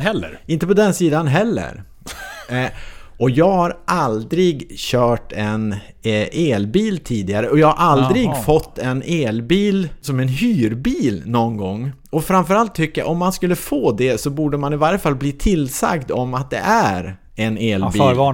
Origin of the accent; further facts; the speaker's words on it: Löddeköping, Skåne, Sweden; Nej, men jag är från Löddeköping utanför Malmö